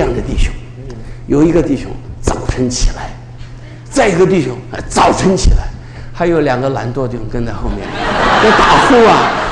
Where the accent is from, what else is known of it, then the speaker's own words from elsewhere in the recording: Shaanxi, China; 我在陕西长大，要买甜水，我们这个井里打出来都是苦水